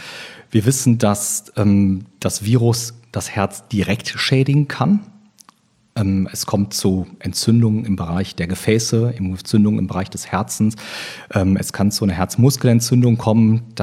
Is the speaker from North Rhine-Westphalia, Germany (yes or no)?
yes; Oberhausen, North Rhine-Westphalia, Germany; also born or lived in Cologne / Düsseldorf; ich bin 46 Jahre alt, bin geboren in Köln, aufgewachsen in Oberhausen, also ein Kind des Ruhrgebietes und in Düsseldorf.